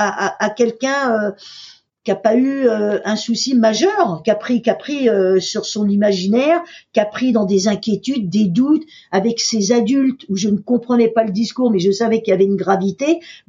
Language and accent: French; Paris, Île-de-France, France; also born or lived in Amiens; je suis née à Amiens. Donc après, je suis venue à Paris. Et donc, je suis une Parisienne